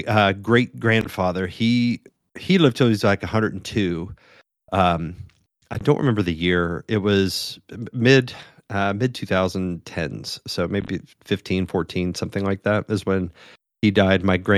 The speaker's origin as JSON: {"language": "English", "region": "West Virginia", "country": "United States", "said": "It's like, yeah, I'm from West Virginia. This is that my family is, you know, from, you know, they're country folks"}